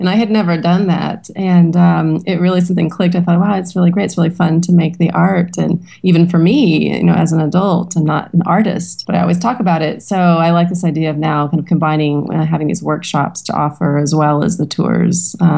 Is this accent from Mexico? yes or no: no; Stockton, California, United States; it was when I was living and growing up in Stockton.